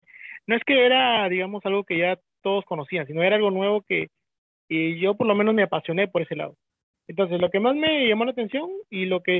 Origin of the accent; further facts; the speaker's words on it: Chiclayo, Lambayeque, Peru; Yo estudié en la Universidad Nacional Pedro Ruiz Gallo en Lambayeque. Soy natural de Chiclayo.